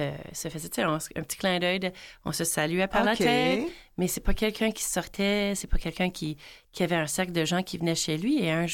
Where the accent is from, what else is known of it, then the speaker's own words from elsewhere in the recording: Winnipeg, Manitoba, Canada; born there; now in Sainte-Anne, Canada; Bien, moi, je suis née à Saint-Boniface, au Manitoba, dans la ville de Winnipeg. Et j'habite maintenant entre deux villages francophones, Sainte-Geneviève et Sainte-Anne.